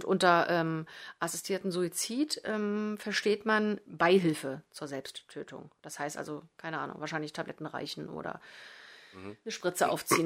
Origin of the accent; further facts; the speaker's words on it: Magdeburg, Saxony-Anhalt, Germany; ich komme ja auch aus Magdeburg, das ist halt auch eine riesige Stadt